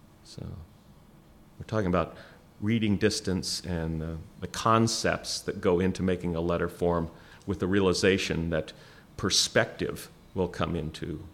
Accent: Tacoma, Washington, United States; And I grew up in Tacoma, Washington, where I was born. And at the time, Tacoma had 3 military bases.

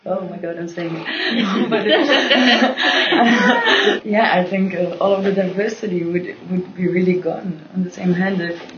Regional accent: Belgium; I would never call myself European. I just say I'm from Belgium.

